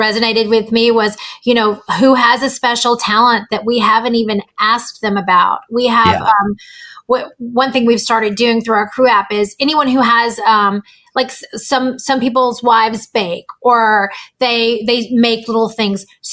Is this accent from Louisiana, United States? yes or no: yes; Louisiana, United States; Just that little something extra that I'm from Louisiana. It's called Lanyap.